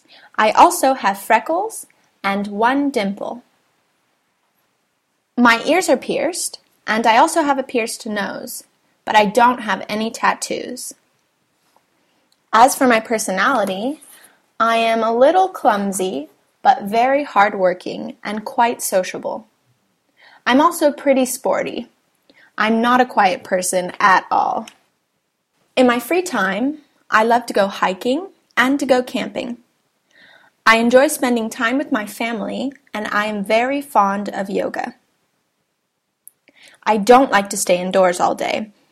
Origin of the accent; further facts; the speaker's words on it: California, United States; I am an American. I come from California.